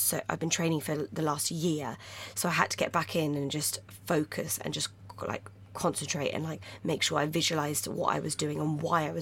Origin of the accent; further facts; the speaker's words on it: India; moved away; I'm originally from India, so I went out to India to come visit family